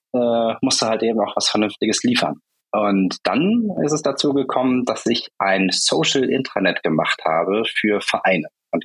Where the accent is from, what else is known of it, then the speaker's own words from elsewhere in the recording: Rhineland, Germany; now in Hamburg, Germany; Im Kern bin ich eigentlich ein Rheinländer, aber ich habe mich mit vielen Stationen dazwischen dann irgendwann verloren hier in Hamburg